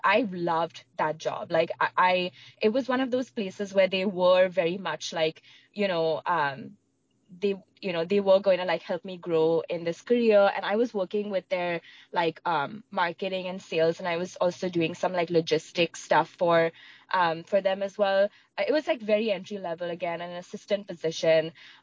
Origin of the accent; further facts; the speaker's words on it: Mumbai, Maharashtra, India; now in United States; I'm actually from Mumbai, India, but the way I got up here, it's a long winding story.